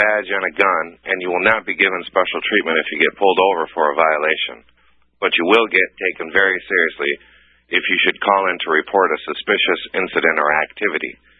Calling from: Grand Rapids, Michigan, United States; Grand Rapids, Michigan.

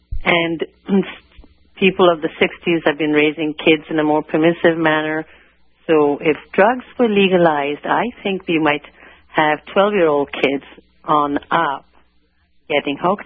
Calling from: Santa Cruz, California, United States; I'm calling from Santa Cruz.

